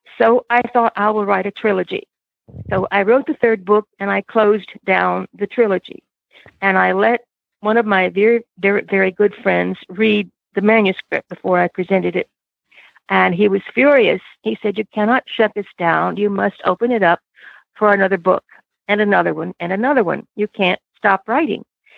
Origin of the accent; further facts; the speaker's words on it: South Carolina, United States; I started with, I grew up in the South, in the South Carolina. It's my heritage.